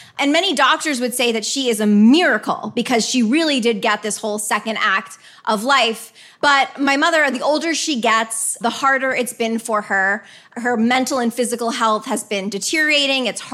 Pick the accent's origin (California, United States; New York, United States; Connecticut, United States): Connecticut, United States; Westport; my hometown in Westport, Connecticut